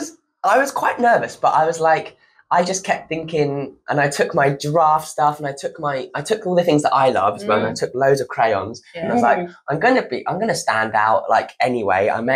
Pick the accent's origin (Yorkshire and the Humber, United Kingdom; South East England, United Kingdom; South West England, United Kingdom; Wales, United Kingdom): South East England, United Kingdom; St Leonards; then I came back and I wanted to release it, like release the book in St. Leonard's because of like it's my hometown